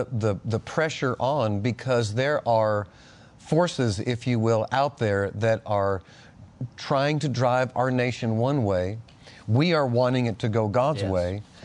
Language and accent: English; Cape Cod, Massachusetts, United States; You know, it's interesting, buddy, that where I grew up in Massachusetts, on Cape Cod, where the Pilgrims first landed.